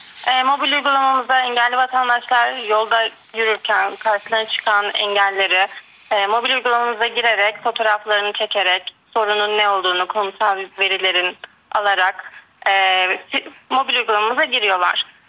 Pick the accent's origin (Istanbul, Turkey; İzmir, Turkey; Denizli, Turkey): Denizli, Turkey; Ben Denizli'yim.